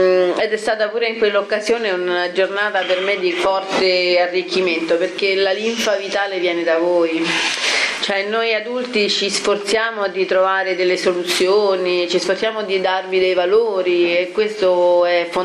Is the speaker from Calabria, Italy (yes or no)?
no; Capestrano, Abruzzo, Italy; io sono abruzzese fra le righe, e mio padre è di Fagnano Alto, io sono nata a Capestrano